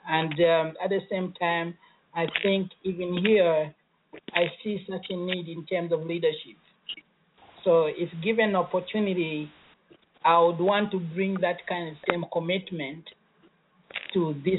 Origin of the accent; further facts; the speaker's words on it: Zambia; moved away as an adult; now in United States; So those who doesn't know me, I came from Zambia.